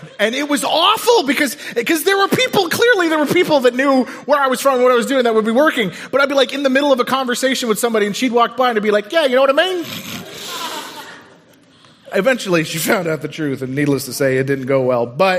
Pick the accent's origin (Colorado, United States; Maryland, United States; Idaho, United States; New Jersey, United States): Colorado, United States; also born or lived in New York; And I grew up in Colorado. I left for 2 years. I came back, but I came back from New York.